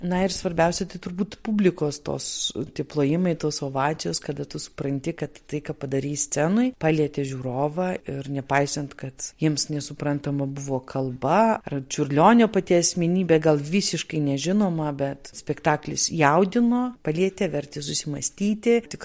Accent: Poland; nepaisant, kad esam iš Lenkijos, mes visur esam pristatomai kaip lietuviai

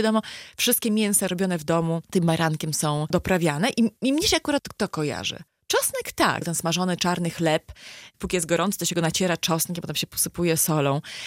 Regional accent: Vilnius, Vilnius County, Lithuania; A z kolei u mnie w Wilnie to jest największy wstyd.

